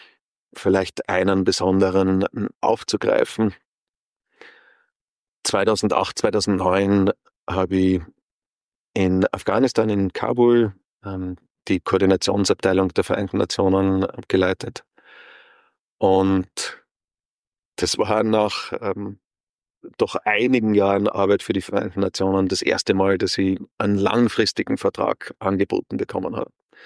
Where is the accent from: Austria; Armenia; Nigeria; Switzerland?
Austria; Graz, Styria; also born or lived in Istanbul; Ich bin ursprünglich aus Graz, habe 7 Jahre in meiner Kindheit in Istanbul verbracht mit meinen Eltern, die an der österreichischen Schule dort unterrichtet haben. Habe dann in Graz zu studieren begonnen